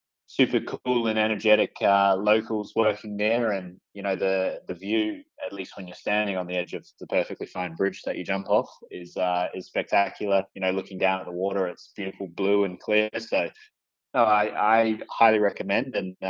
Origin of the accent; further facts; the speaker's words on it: New Zealand; being a Kiwi, and, you know, I was only born down the road.